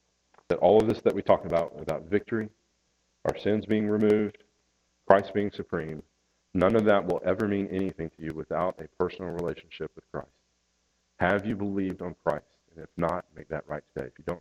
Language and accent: English; Tennessee, United States; I'm from East Tennessee. We roll with shotguns.